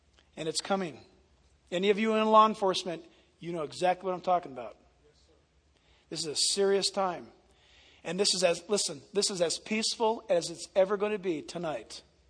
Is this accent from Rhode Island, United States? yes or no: no; San Diego, California, United States; Or let's go storm Newport Beach or my hometown, San Diego.